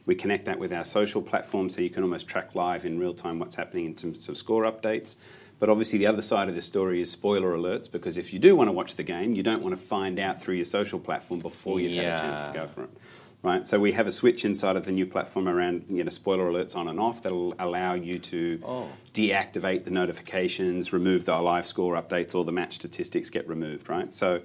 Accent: Australia; as an Australian, my internet experience began on a desktop at home

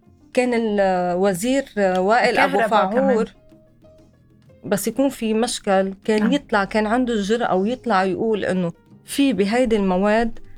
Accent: Beqaa, Lebanon; يعني أنا بنت البقاع، فبس أطلع على البقاع بشوف الجبال المكسرة على ظهر البيدر هيك بتزعلي

